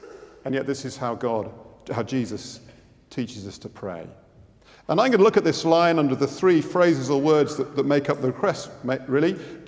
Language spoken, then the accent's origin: English; South East England, United Kingdom; I grew up in Oxfordshire, not far from Brize Norton, the well-known military air base.